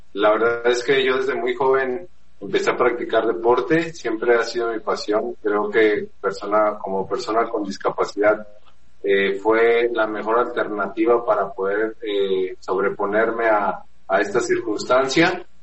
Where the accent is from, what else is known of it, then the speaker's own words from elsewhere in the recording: Mexico; llevar los colores de mi bandera y de mi país México